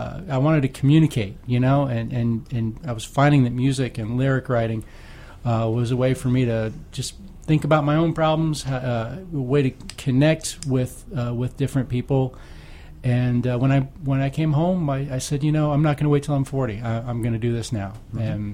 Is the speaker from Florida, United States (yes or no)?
yes; Tampa, Florida, United States; also born or lived in Montreal, Canada; Well, I was born in Montreal, Canada. I'm still a Canadian citizen. I guess when I was about 7 or 8, my mom remarried, married an American, and moved us down here to Tampa.